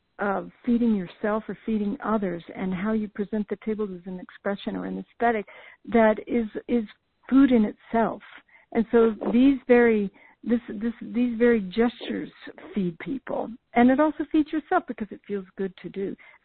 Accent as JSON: {"language": "English", "region": "the South", "country": "United States", "said": "but I come from the South, maybe that's also one reason why I have this seed planted in me"}